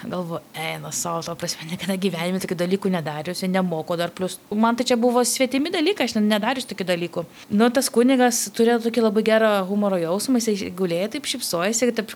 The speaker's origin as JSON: {"language": "Lithuanian", "town": "Vilnius", "region": "Vilnius County", "country": "Lithuania", "said": "Aš esu Vilnietė"}